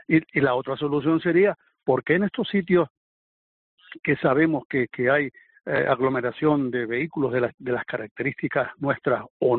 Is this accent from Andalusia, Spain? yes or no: no; Los Cristianos, Canary Islands, Spain; me estaciono en Los Cristianos, por ejemplo, lo conozco muy bien porque yo soy de allí